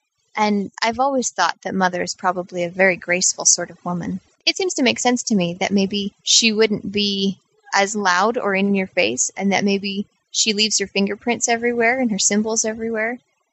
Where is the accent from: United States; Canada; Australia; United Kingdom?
United States; Seattle, Washington; I grew up near the Seattle Temple